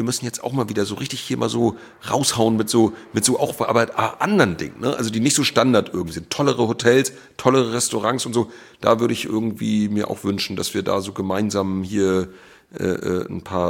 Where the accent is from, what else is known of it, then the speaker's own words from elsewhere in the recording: Schleswig-Holstein, Germany; ich bin ja gebürtiger Schleswig-Holsteiner und bin aber ja jetzt inzwischen also viel mehr Jahre meines Lebens hier in Meck-Pommern